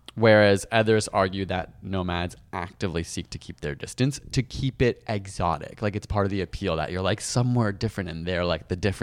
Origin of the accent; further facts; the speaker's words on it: India; We were in India a long time. Yeah, and also I am Indian.